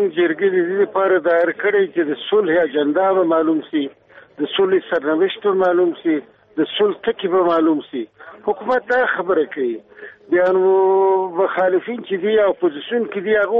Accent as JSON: {"language": "Pashto", "country": "Afghanistan", "said": "زه د افغانستان دی بچی"}